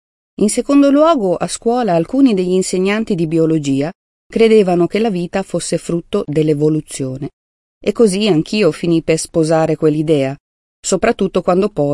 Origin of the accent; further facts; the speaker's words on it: Richterswil, Zurich, Switzerland; Da bambina ero affascinata dalla natura. Sono cresciuta a Richterswil, un luogo incantevole sulla riva del lago di Zurigo.